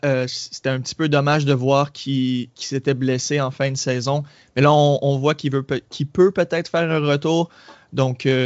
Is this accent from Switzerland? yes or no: no; Canada; Puis en tant que Canadien, moi j'adore ça.